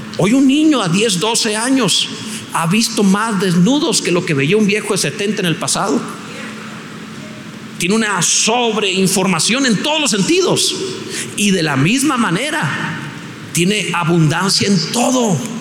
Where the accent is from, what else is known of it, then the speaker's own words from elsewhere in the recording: Mexico; Somos mexicanos y nos gusta comer.